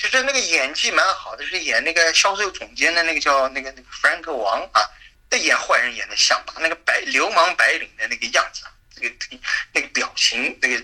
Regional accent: China

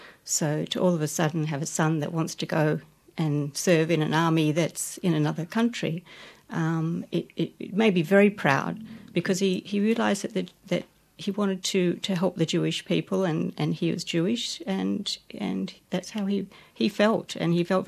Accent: Perth, Western Australia, Australia; now in Sydney, Australia; I grew up in Australia, in Perth, and moved to Sydney in my later years.

